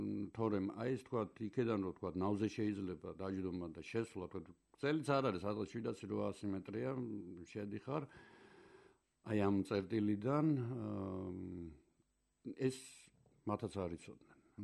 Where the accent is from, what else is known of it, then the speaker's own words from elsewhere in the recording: Martvili, Samegrelo-Zemo Svaneti, Georgia; ხო, მეც მარტვილიდან ვარ, ოღონდ მარტვილის გვერდით პატარა სოფელია ბანძა